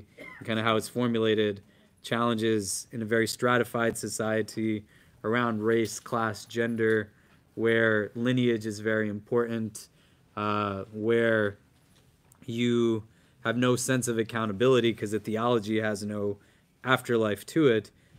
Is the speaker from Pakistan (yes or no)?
yes; Pakistan; I can say this because I'm Pakistani, right?